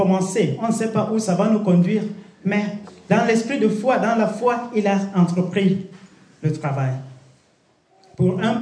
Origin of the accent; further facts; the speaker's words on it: Cameroon; first language Amso; French is a second language; Alors, d'origine camerounaise, je suis de base de langue. Ma première langue, c'est l'amso. Bien. Et puis j'ai appris l'anglais à l'école et ensuite le français.